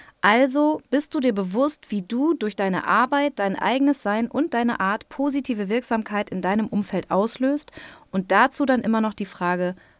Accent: North Rhine-Westphalia, Germany; Bei uns zum Beispiel im Pott, also ich komme aus dem Münsterland oder Westfalen, aber es ist sehr nah am Pott

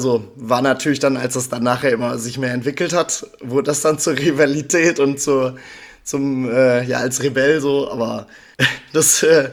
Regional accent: North Rhine-Westphalia, Germany; Ich bin 23 Jahre alt, ich komme aus Münsterland hier in NRW

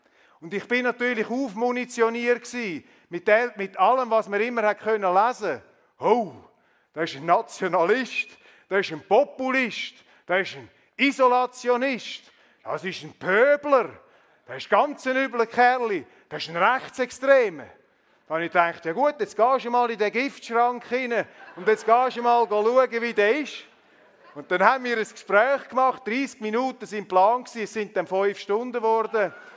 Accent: Switzerland; das Menschenrecht, dass man als Schweizer Schweizer darf bleiben

